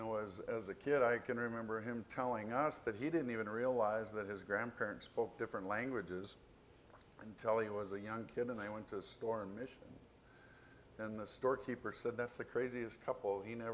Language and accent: English; Hot Springs, South Dakota, United States; also born or lived in Rapid City; I was born here in Rapid City, only lived here until I was about three or three and a half. My dad worked for Black Hills and got transferred when I was about three to Hot Springs.